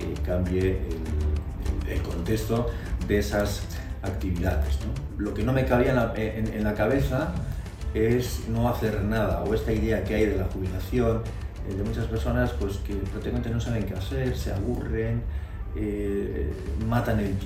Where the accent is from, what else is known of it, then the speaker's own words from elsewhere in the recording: San Sebastián, Basque Country, Spain; soy donostiarra de familia navarra.